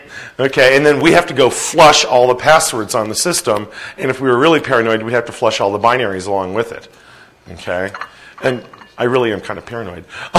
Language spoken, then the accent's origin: English; United States; I'm an American, and I intend to be an American